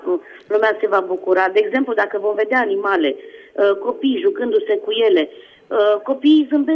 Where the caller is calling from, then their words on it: Bolintin, Giurgiu County, Romania; sunt din Bolintin.